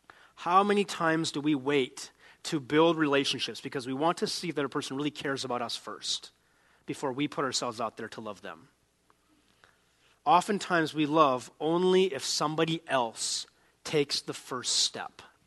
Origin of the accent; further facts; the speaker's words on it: North Dakota, United States; I grew up in North Dakota. You wave to everybody, just to everybody, as many times as you can.